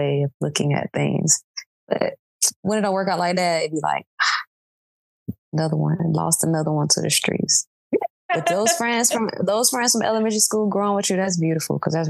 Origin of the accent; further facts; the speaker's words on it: the South, United States; I'm a nigga from the South. You know, I ain't been to many places yet.